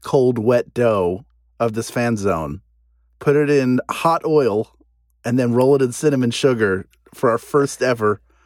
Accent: Garland, Texas, United States; moved away as an adult; I grew up in Garland, Texas, a town coincidentally near Jeffrey Craner's hometown of Mesquite. But in 2014, I left home to study musical theater at a school near St. Louis, Missouri.

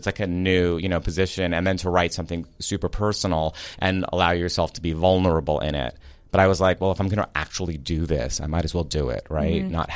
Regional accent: Queens, New York, United States; So I started writing these essays about my, like, childhood in Queens. I'm from New York, and then my young adulthood in Manhattan when I was working all my survival jobs

